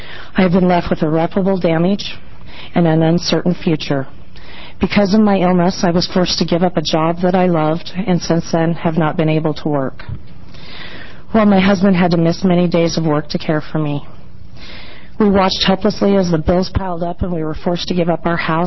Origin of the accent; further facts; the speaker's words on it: Union, Oregon, United States; also born or lived in Portland; I'm from Union, Oregon. In 1997, I was living in Portland. I've since then moved back to Union, where I was born and raised.